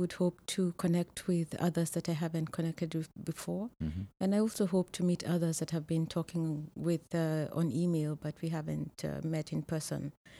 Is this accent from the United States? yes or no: no; Kenya; also born or lived in Canada; I come from Kenya, but I'm also Canadian at the same time.